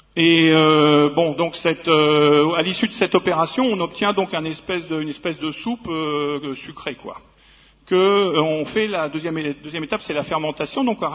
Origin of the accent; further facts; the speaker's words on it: Normandy, France; moi je viens de la Seine, la Normandie, là